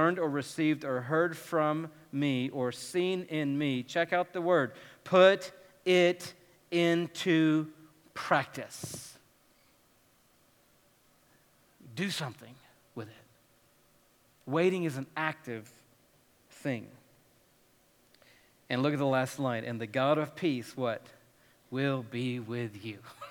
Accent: Georgia, United States; as a boy growing up in Georgia

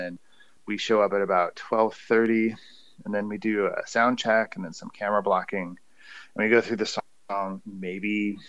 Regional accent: New Jersey, United States; But I grew up in New Jersey. My father was a recording engineer in Manhattan.

